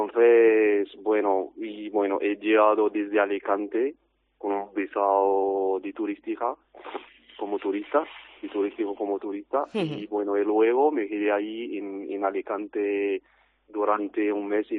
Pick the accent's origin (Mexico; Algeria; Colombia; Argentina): Algeria; Spanish is a second language; moved away as an adult; now in Murcia, Spain; tengo 36 años, soy argelino y bueno, llevo aquí en España casi un año y medio y casi un año en Murcia.